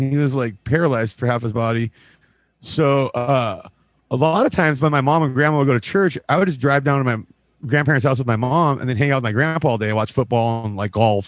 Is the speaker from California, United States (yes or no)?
yes; Whittier, California, United States; Whittier, California, just outside of LA.